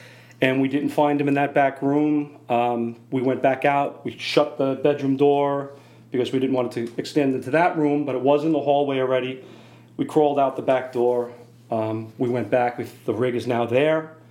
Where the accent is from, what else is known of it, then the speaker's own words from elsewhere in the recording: Mineola, New York, United States; Grew up out on Long Island, Mineola, small town, about 6 or 7 miles from the Queens border.